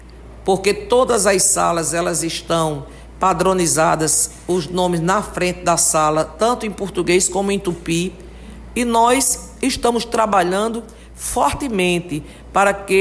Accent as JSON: {"language": "Portuguese", "country": "Brazil", "tie": "born or raised there", "said": "eu fico muito feliz de poder ser a prefeita que nasceu na Vila Regina"}